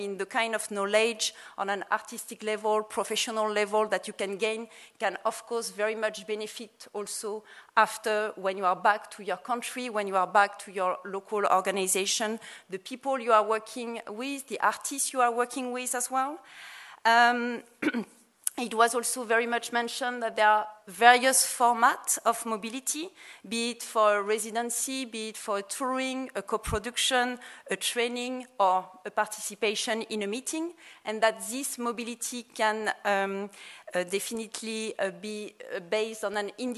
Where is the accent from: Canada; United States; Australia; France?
France; English is a second language; Obviously, I'm French, but I mean, you can guess with my accent.